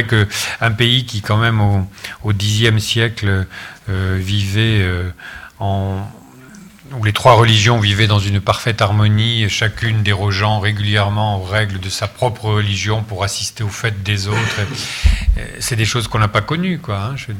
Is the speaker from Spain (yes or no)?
yes; Sanlúcar de Barrameda, Andalusia, Spain; aquí, nosotros, sabes, somos sanluqueños. Voilà, on est de Sanlúcar, quoi.